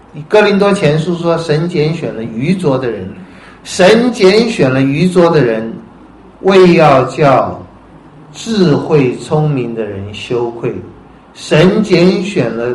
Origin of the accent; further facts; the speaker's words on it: China; 如同我们中国人逃避灾难的时候